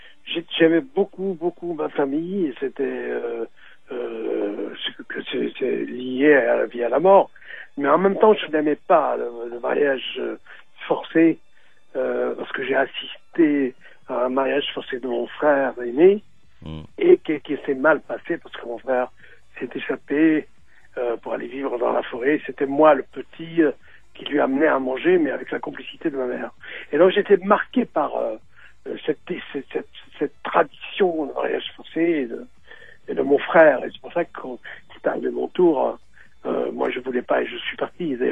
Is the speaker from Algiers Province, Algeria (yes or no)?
yes; Algiers Province, Algeria; born there; moi je suis né donc en Algérie, à côté d'Alger, enfin à Bellecour, c'est une sorte de bidonville, enfin une zone quoi.